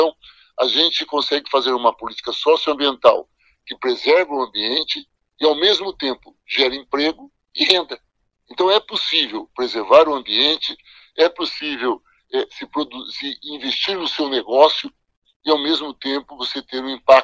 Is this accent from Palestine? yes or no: no; Maringá, Paraná, Brazil; até porque eu sou de Maringá, né?